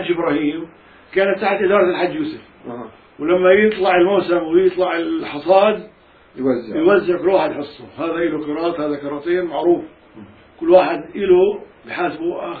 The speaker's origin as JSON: {"language": "Arabic", "town": "Zir'in", "country": "Palestine", "said": "بلادنا فلسطين، واستشهد من عندنا من زرعين"}